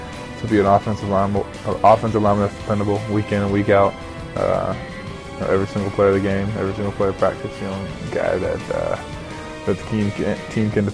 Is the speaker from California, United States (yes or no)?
yes; San Diego, California, United States; I grew up surfing in San Diego.